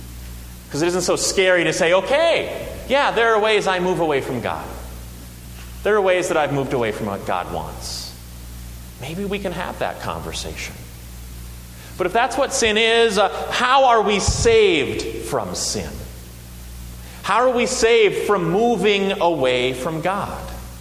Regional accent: Tennessee, United States; I grew up in a different religious climate than many of you might have growing up in Tennessee.

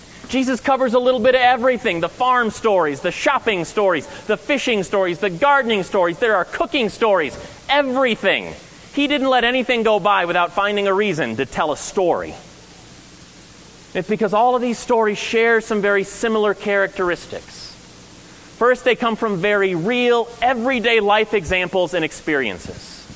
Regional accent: Tennessee, United States; I grew up in Tennessee, and I spent a lot of summer evenings out at Opryland listening to … play their tunes.

